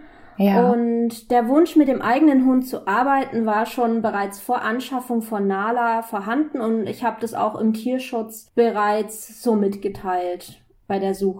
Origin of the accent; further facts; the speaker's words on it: Fürth, Bavaria, Germany; Also ich komme aus Fürth, das ist in der Nähe von Nürnberg